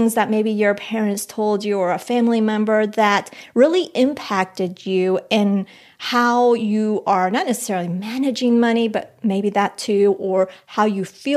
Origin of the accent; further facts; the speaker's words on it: Colombia; If you recall, I'm from Colombia, from the mountains.